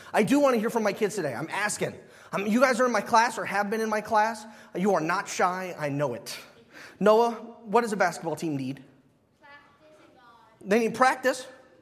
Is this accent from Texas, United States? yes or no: yes; Texas, United States; born there; I was born there. I'm a Cowboys fan. I was born in Texas.